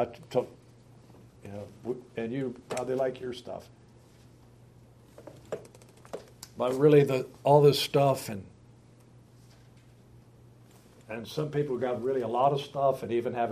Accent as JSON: {"language": "English", "country": "United States", "said": "I am praying for America. I'm American through and through, and I'm a Republican through and through, and I'm conservative through and through."}